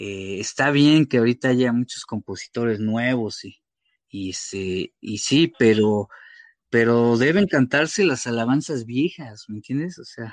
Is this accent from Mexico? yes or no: yes; Toluca, State of Mexico, Mexico; ahí de donde yo soy, ¿no? En Toluca, todavía eran de la vieja escuela